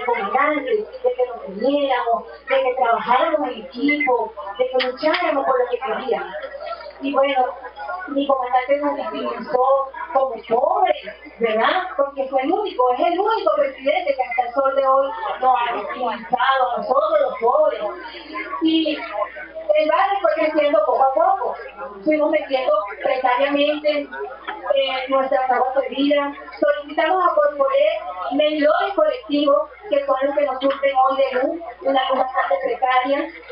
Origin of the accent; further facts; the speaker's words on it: Petare, Miranda, Venezuela; yo vengo de Petare, un municipio olvidado. Tengo a mi madre por allá, ¿verdad? Porque ella tiene 50 años allá.